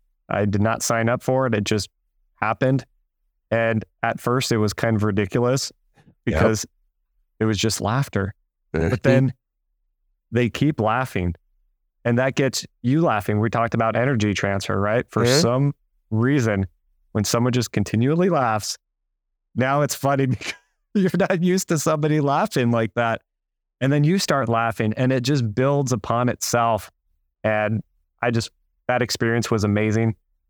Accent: Fremont, California, United States; also born or lived in San Francisco; I grew up in Fremont, born in San Francisco, but grew up in Fremont.

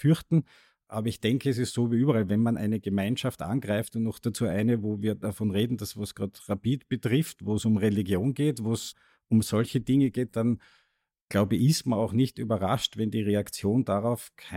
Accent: Austria; am einfachsten geht es bei uns in Österreich immer mit dem Beispiel Tennis, mit Thomas Muster und Dominik Thiem

